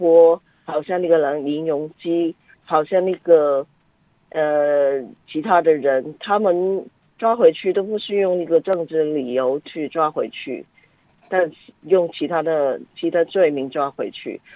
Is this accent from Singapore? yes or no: no; Hong Kong; 我们觉得特区政府完全不能够受到可以为我们香港人把关这个能力。